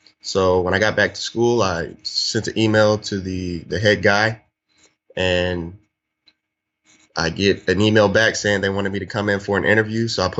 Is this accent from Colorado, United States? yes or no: no; Pearland, Texas, United States; I'm from Pearland, Texas. I did my undergraduate work at Miami University in Oxford, Ohio, the Red Hawks.